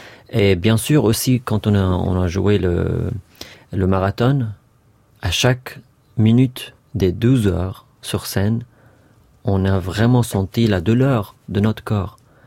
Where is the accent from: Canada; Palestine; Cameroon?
Palestine; D'ailleurs, on vient de la Palestine avec grande fierté, ça c'est sûr.